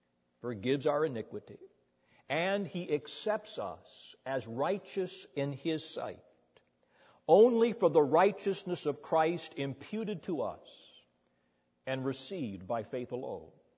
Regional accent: Greenville, United States; I am from Greenville.

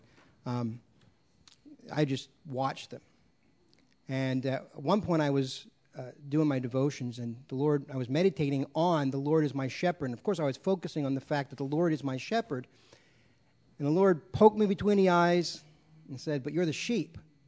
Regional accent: Pennsylvania, United States; most of you know I grew up in the Pennsylvania coal region, not many sheep there

